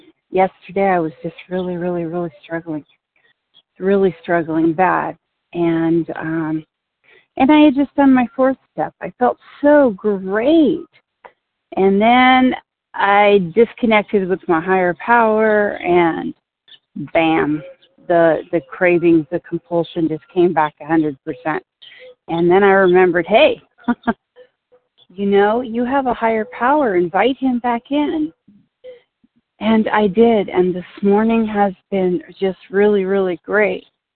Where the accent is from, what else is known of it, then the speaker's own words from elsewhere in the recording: California, United States; I am from Northern California, and I am just delighted to be part of this meeting.